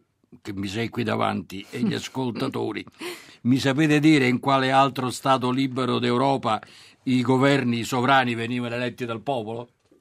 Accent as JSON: {"language": "Italian", "town": "Rome", "region": "Lazio", "country": "Italy", "said": "io le dico da romano soprattutto e da storico."}